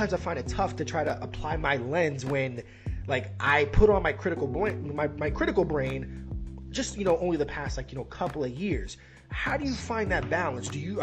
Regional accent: New York, United States; also born or lived in Miami; one, I was born in Miami, so it's like, how you get out of Miami not watching Scarface? And then okay. I moved to New York when I was in the fourth grade

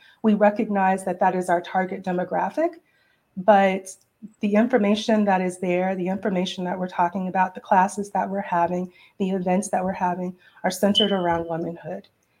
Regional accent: Dallas, Texas, United States; also born or lived in Birmingham; again, I've moved from Birmingham. I'm from the Dallas-Fort Worth area, but I hadn't lived here in 15 years.

